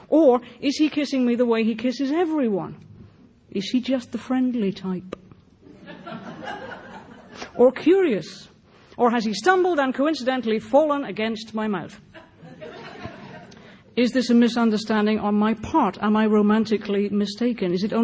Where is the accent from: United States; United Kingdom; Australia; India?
United Kingdom; Obviously, I'm from Britain